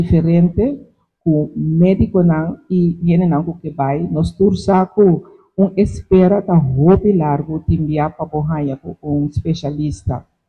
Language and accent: Spanish; Medellín, Antioquia, Colombia; de Medellín